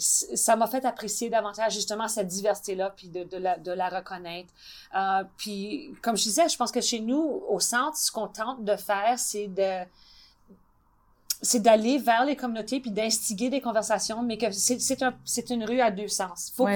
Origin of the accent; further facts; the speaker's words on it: Manitoba, Canada; je suis franco-manitobaine, que je suis de souche, je suis d'ici. Mm-hmm. J'ai appris le français en premier, j'ai appris l'anglais en second